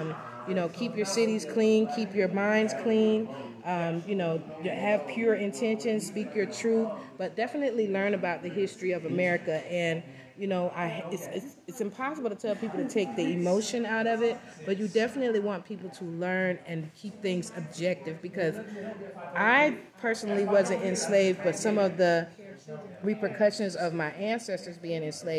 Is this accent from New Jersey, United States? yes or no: yes; New Jersey, United States; also born or lived in Philadelphia / South Carolina; I was born in Philadelphia, and I was also raised in New Jersey and in South Carolina.